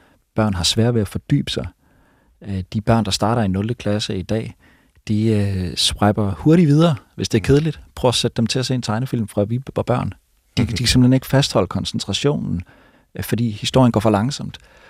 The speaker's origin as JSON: {"language": "Danish", "town": "Aarhus", "region": "Central Denmark Region", "country": "Denmark", "tie": "born or raised there", "said": "Men jeg voksede op et stort, velfungerende, almennyttigt boligområde i en aarhusiansk forstad."}